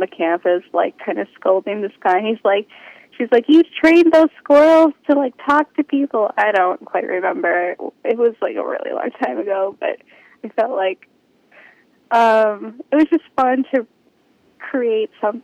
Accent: Wisconsin, United States; I grew up in Wisconsin, and my dad's house was in the country, and we didn't have cable

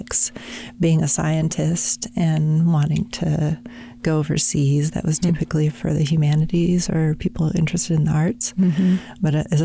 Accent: Michigan, United States; So I'm a Midwesterner. I've always been in the Midwest. Okay. I grew up in Michigan. Central Michigan, sort of farming community, small community.

